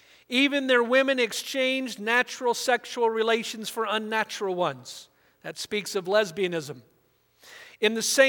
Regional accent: California, United States; She grew up in Boulder, Colorado. I grew up out in Southern California.

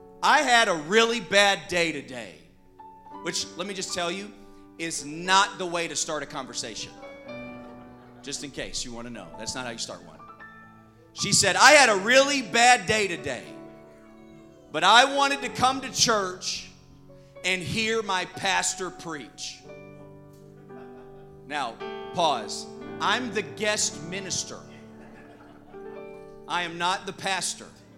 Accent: Arkansas, United States; And I'm from Arkansas. So, one, forgive me. Two, I have an accent, I'm sure. So if I say some words, you're like, what does that mean? It's just chalk it up to Arkansas.

